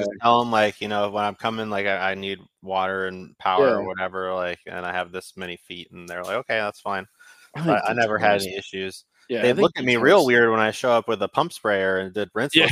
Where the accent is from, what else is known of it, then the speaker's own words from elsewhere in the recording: Massachusetts, United States; So I moved here, and I'm from Massachusetts, Boston area.